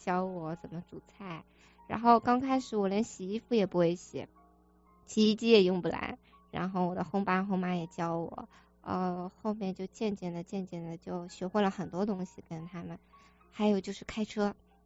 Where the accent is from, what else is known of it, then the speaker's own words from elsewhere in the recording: South China, China; now in United States; 因为他知道呢我是从中国来的嘛，然后是个南方人